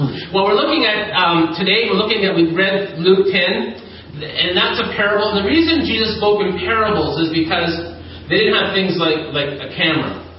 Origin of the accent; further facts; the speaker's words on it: Ontario, Canada; So we grew up in Ontario, snow belt. I live in a little community called Blythe.